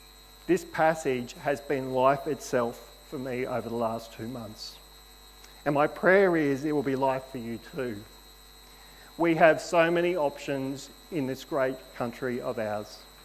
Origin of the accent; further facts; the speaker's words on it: Queensland, Australia; We're from Queensland.